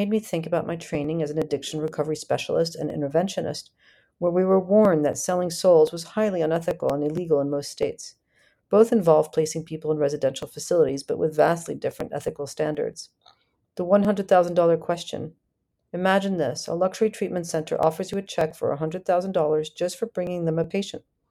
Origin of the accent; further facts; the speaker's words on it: Gstaad, Bern, Switzerland; When I attended addiction conferences and people found out I was from Gstaad, luxury treatment centers suddenly tried to cozy up to me.